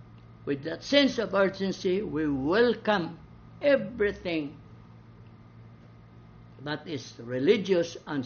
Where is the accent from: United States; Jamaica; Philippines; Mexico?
Philippines; Balamban, Central Visayas; In my hometown, Balamban, I tell you, because the market is right in front of the church